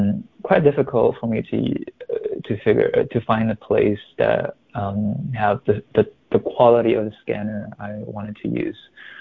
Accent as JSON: {"language": "English", "region": "Shanghai", "country": "China", "said": "I'm from Shanghai, China originally. And when I studied in US, I just feel so out of place because people keep saying these references I never heard of."}